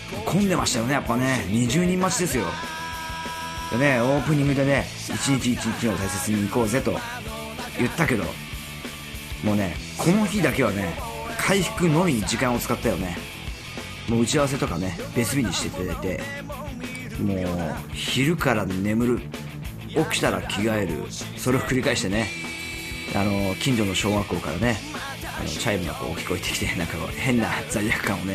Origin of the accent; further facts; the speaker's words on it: Ibaraki, Japan; 明日は地元茨城県に向かい、